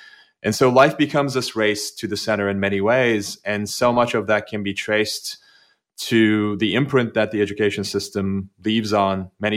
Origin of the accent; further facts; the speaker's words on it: Turkey; I grew up in Turkey, which was a very, very conformist society.